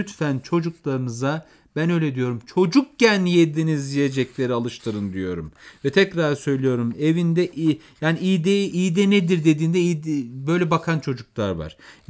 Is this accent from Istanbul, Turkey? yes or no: no; Beypazarı, Ankara, Turkey; Ben Ankara Beypazarlıyım. İşte benim muhitimde, Beypazarı'nda, Polatlı'da, Güdül'de, Nallıhan'da, Ayaş'ta ay çekirdeği çok olur.